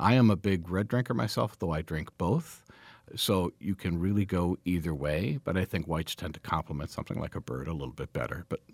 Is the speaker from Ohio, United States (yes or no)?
yes; Cleveland, Ohio, United States; I'm from Cleveland originally.